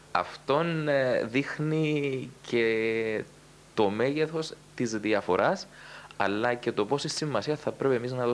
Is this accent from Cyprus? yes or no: yes; Cyprus; Όταν λέγαμε ότι είμαστε από την Κύπρο, καταρχήν δεν ήξεραν το τι είναι η Κύπρος και το πού είναι η Κύπρος.